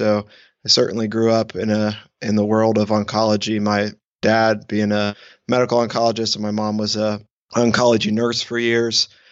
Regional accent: Columbus, Ohio, United States; Live in Ohio. I grew up in Ohio, initially grew up in Columbus

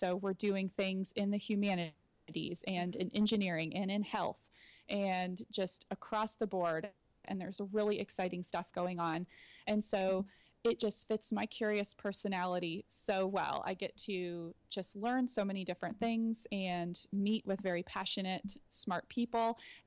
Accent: Austin, Texas, United States; I'm originally from Austin, Texas. And so it has been an adjustment.

